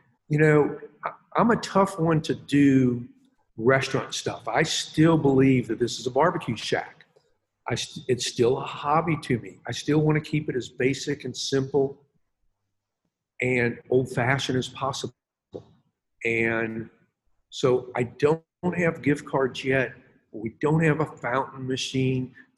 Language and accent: English; St. Louis, Missouri, United States; what I grew up with in St. Louis. I hadn't eaten barbecue other places.